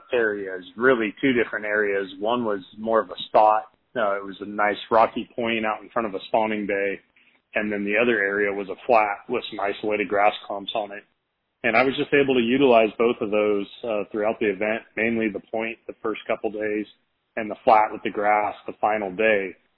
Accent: California, United States; And I learned a lot growing up in Northern California

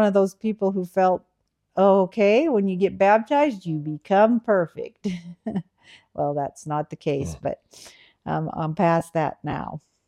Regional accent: Siletz, Oregon, United States; I grew up in Siletz, Oregon, a small town. Only 1,000 people in the town, and we lived about a mile out of town in the countryside.

